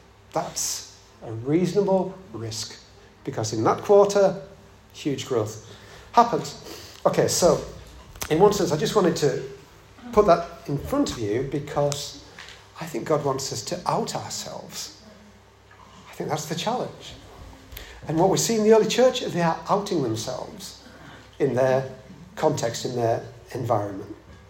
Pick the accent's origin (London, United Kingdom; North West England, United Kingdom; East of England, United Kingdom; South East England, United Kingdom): East of England, United Kingdom; I'm going to come next time I'm in Hertfordshire because I'm from Hertfordshire.